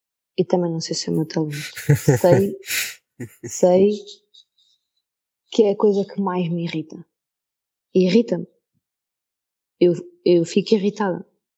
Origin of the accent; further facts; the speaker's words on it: Algarve, Portugal; Eu sou do Algarve